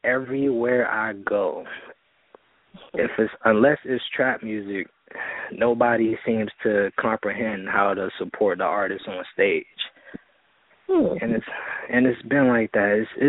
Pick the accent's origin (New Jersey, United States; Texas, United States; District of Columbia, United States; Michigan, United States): District of Columbia, United States; Washington; Unfortunately, I'm from Washington, D.C.